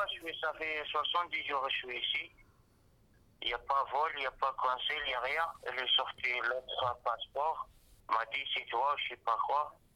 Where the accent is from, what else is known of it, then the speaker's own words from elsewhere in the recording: Morocco; Moi, je suis marocain.